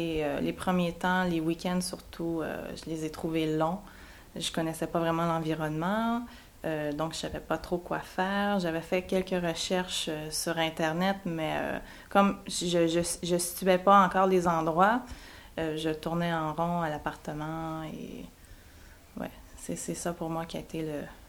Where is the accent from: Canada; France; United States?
Canada; Longueuil, Quebec; j'ai 29 ans. Je viens de la ville de Longueuil, qui se trouve dans la province du Québec, dans le pays du Canada.